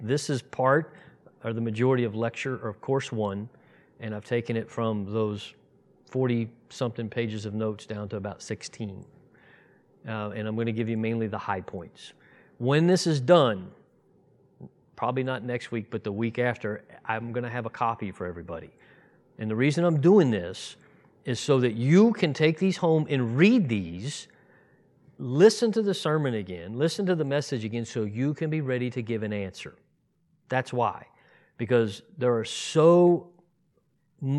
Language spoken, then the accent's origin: English; Ohio, United States; I'm a show me guy, even though I'm from Ohio, not Missouri.